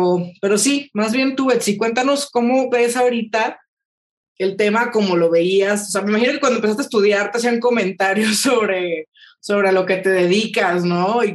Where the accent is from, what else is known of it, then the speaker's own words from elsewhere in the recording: Mexico; el tema religioso seguro pesa mucho en nuestra cultura como mexicanos